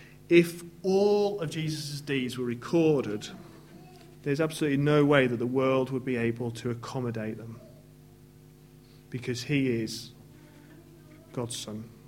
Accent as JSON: {"language": "English", "region": "England", "country": "United Kingdom", "said": "as English people, we like to, you know, you're not allowed to use the same word in the sentence."}